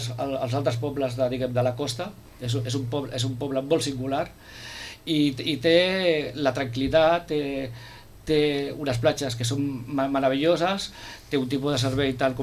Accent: Sitges, Catalonia, Spain; jo soc fill de Sitges, me'n recordo que abans hi havia 5 càmpings

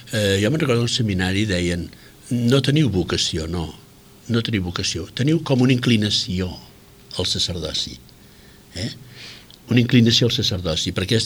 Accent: Vilafranca del Penedès, Catalonia, Spain; born there; Jo vaig néixer a Vilafranca, Vilafranca, el Penedès, l'any 29.

